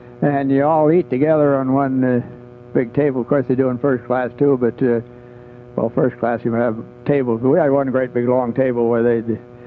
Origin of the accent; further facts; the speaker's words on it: Montana, United States; also born or lived in Tacoma, Washington; No. My folks moved to Montana when I was a year old.